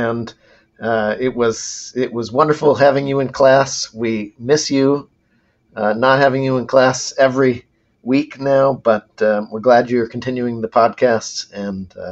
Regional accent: Ann Arbor, Michigan, United States; So I grew up in Ann Arbor, Michigan, a college town, kind of the quintessential college town, as the son of a business school professor.

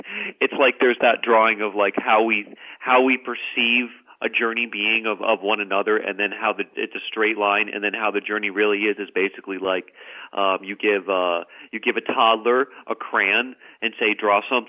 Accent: Marlborough, Connecticut, United States; I grew up in Marlboro, so, you know, more closer, where in some regards, maybe Hartford area was more in my backyard than the Eastern side of the state.

